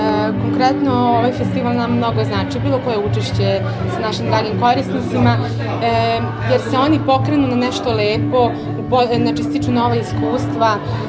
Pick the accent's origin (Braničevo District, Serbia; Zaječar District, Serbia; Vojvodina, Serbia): Braničevo District, Serbia; Kučevo; Ja sam mladi terapeut iz Kučeva